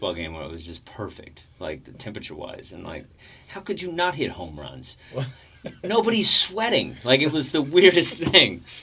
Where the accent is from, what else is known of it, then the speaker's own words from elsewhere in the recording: Texas, United States; And then I was like, I'm from Texas.